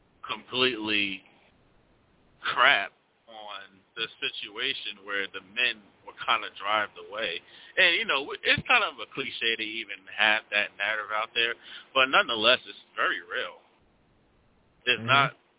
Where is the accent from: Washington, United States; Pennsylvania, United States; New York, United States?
New York, United States; New York City; and I'm originally from New York City.